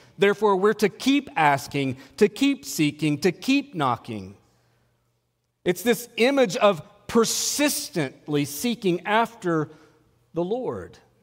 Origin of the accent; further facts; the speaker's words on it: the South, United States; I grew up in the South, and we used to call them